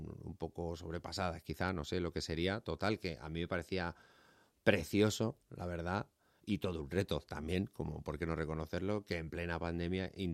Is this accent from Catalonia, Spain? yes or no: no; Madrid, Community of Madrid, Spain; born there; Nací en Madrid.